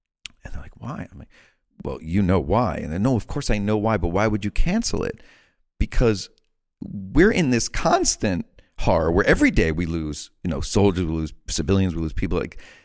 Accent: Bronx, New York, United States; I experienced it a couple of times as a kid and growing up in the Bronx, like, hey, Jew, you know, whatever.

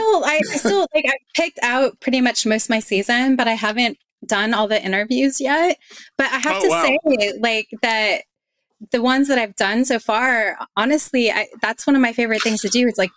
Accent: Fayetteville, Arkansas, United States; also born or lived in New York; I grew up in Fayetteville, Arkansas, and at some point I did move to New York

